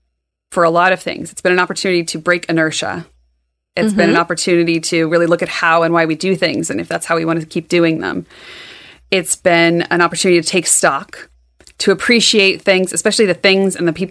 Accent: United States; I'm American.

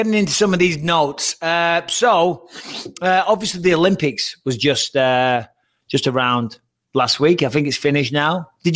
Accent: Clitheroe, North West England, United Kingdom; where I grew up in Clitheroe, there was a little toy shop called Cowgills, magazine shop, paper shop, and toy shop.

